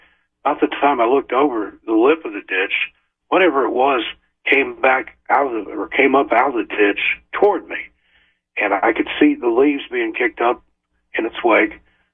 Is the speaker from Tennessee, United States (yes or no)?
yes; Tennessee, United States; there was something that I encountered in the woods in the area where I grew up in West Oxford County, Tennessee.